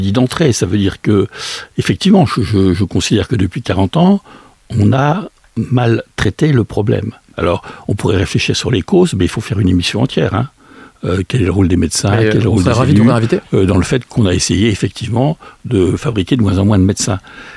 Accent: Decize, Bourgogne-Franche-Comté, France; je vous dis tout à l'heure que j'étais de Decize

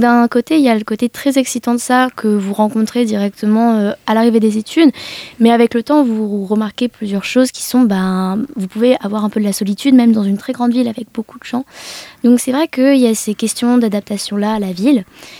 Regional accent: Nevers, Bourgogne-Franche-Comté, France; Pour ma part, je suis née à Nevers, j'ai fait toutes mes études à Nevers, de la maternelle en fait, au lycée, je n'ai jamais bougé de Nevers.

